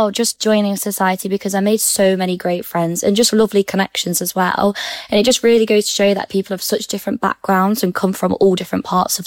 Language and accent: English; Derby, East Midlands, United Kingdom; now in Leeds, United Kingdom; So it was daunting moving from such a small city. I came from Derby, so much smaller than Leeds.